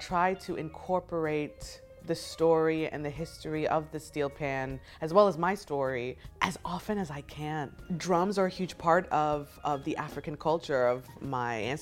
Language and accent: English; St. Croix, U.S. Virgin Islands; I was born and raised in St. Croix in the U.S. Virgin Islands.